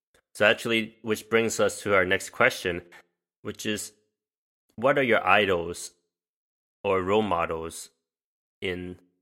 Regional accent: New York, United States; first language English; I was born and raised in New York, right? So, and English is my native language.

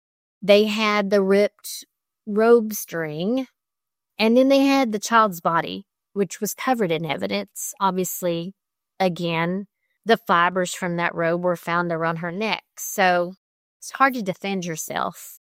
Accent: Texas, United States; I'm from Texas, so every word in Texas has three or four syllables.

